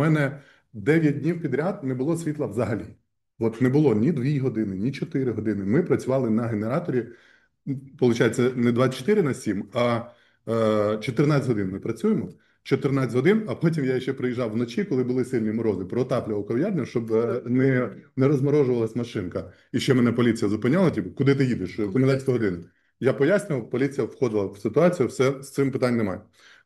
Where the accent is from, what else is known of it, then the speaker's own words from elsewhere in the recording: Sloviansk, Donetsk Oblast, Ukraine; а ми із Слов'янська.